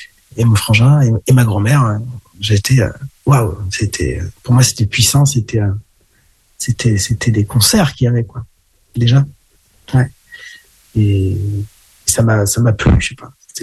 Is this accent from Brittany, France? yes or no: yes; Saint-Nicolas-du-Pélem, Brittany, France; Moi, je viens de Saint-Nicolas-du-Pélem. Alors, ça, c'est le centre Bretagne. C'est vraiment, vous faites une croix en Bretagne, sur le nord, sud, est, ouest. Vous êtes quasiment au milieu, là.